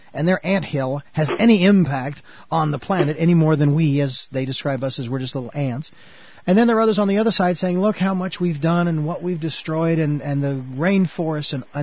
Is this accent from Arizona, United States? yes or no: yes; Phoenix, Arizona, United States; Well, and I only ask the question because my hometown is Phoenix.